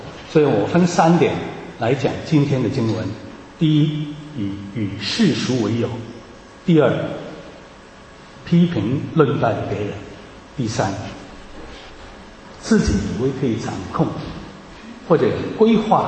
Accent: China; 是我们中国人常常讲的一个谚语，或者一个人生观察之后得到一个结论的一句名言，非常有道理的，是我们中国人的智慧的结晶。

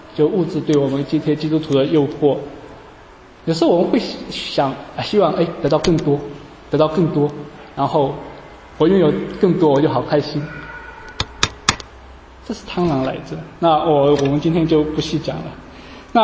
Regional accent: China; 以前会什么我们中国人说封建社会大家好保守好传统，不一定的。

